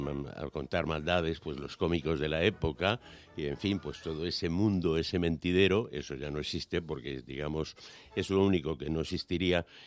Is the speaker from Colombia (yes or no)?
no; Madrid, Community of Madrid, Spain; como madrileño